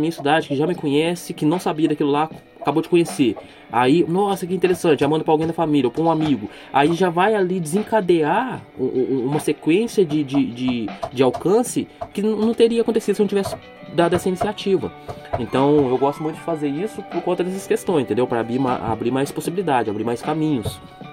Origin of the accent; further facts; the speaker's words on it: Nepomuceno, Minas Gerais, Brazil; lá no Liberdade de Expressão Nepomuceno, que já é lá na minha cidade natal.